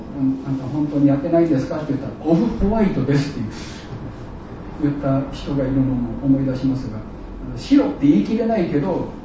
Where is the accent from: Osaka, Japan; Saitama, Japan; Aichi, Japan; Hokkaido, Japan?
Osaka, Japan; 私もごくごくたまに言われます。大阪出身ですって言われたら、じゃあなんか面白いこと言えるってみたいな